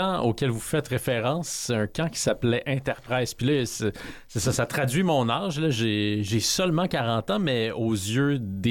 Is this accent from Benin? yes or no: no; Rouyn-Noranda, Quebec, Canada; also born or lived in Trois-Rivières / Asbestos; Parce qu'à l'âge de 11 ans, en fait, on a quitté Rouyn-Noranda pour Trois-Rivières. Puis ensuite, on a passé quelques années là.